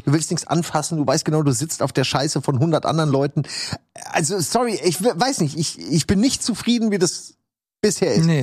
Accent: Central Germany, Germany; nee, wir sind aus Mitteldeutschland. Wir sind hier anders drauf, ne?

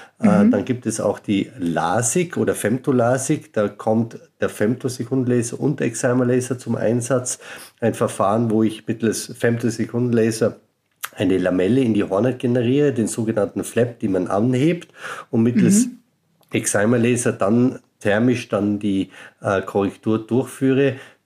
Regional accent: Austria; Ich war, wie gesagt, lang als Österreicher in Deutschland tätig, in der Augenklinik der LMU München.

